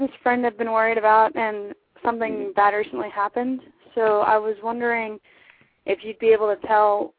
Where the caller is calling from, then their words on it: Texas, United States; Oh, Texas.